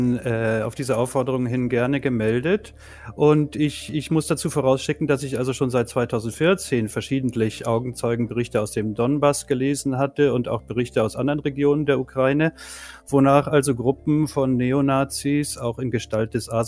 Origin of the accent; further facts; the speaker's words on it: Hamburg, Germany; now in Spain; Ich stamme aus Hamburg, arbeite aber schon seit 15 Jahren hier im spanischen Baskenland an der Universität in der Germanistik.